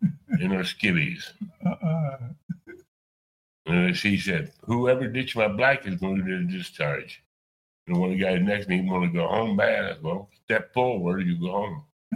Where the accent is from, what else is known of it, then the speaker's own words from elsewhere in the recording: Cincinnati, Ohio, United States; Cincinnati.